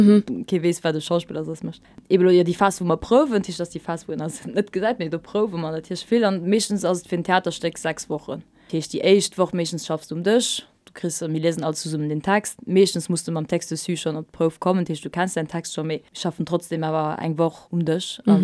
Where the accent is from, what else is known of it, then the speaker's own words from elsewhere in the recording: France; German is a second language; Sogar ich als Franzose